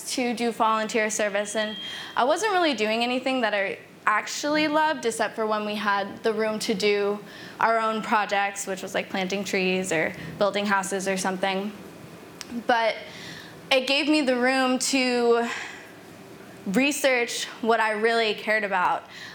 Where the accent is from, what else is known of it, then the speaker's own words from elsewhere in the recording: New York, United States; I'm 22 years old and I'm from New York